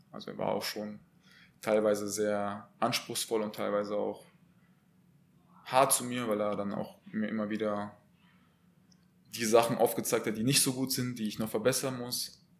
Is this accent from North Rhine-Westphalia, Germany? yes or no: yes; North Rhine-Westphalia, Germany; Ich komme ja auch aus der Region